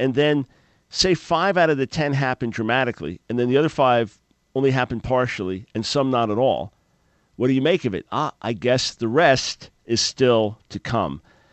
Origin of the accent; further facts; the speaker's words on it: New York, United States; I mean, I grew up on Long Island and then had a job that took me all over Long Island.